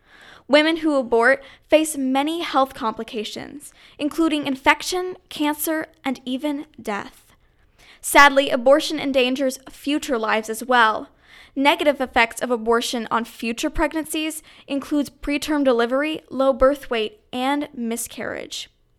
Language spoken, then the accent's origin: English; Plainfield, Indiana, United States; I'm from Plainfield, Indiana.